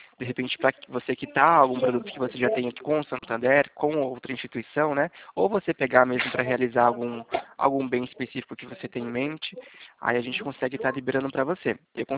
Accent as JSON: {"language": "Portuguese", "town": "São Roque", "region": "São Paulo", "country": "Brazil", "said": "eu sou de São Roque."}